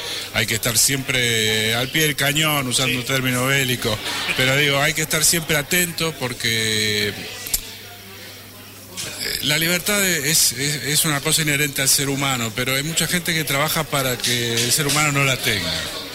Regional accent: Argentina

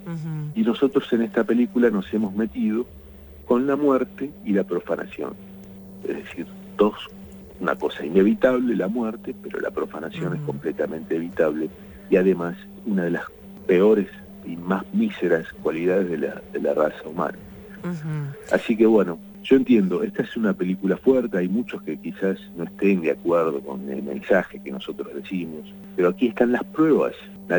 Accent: La Plata, Buenos Aires Province, Argentina; Nosotros somos de La Plata y justamente para cubrir esta última pata

